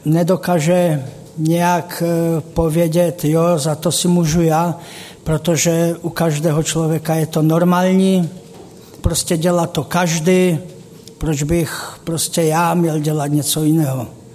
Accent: Třinec, Moravian-Silesian Region, Czechia; now in Hradek, Czechia; pocházím z Třince a teď momentálně bydlím v Hradku, kde jsou už asi tak půl roku.

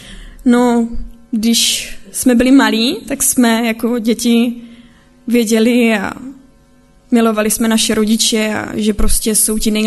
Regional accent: Ostrava, Moravian-Silesian Region, Czechia; now in Beroun, Czechia; Teďka momentálně bydlím v Berouně a moje kroky se tam dostaly. Původem pocházím z Ostravy

